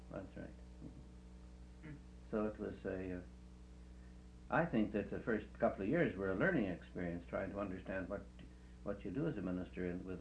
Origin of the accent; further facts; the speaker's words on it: Toronto, Ontario, Canada; I'd never been west, and they weren't very keen about Easterners, so I didn't tell them I was from Toronto. I told them I was a Coburgian.